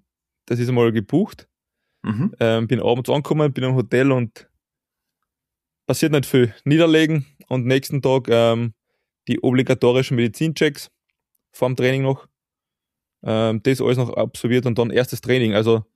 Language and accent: German; Klagenfurt, Carinthia, Austria; Naja, und ich verlasse meine Heimatstadt ja nicht von Klagenfurt nach Graz oder nach Salzburg.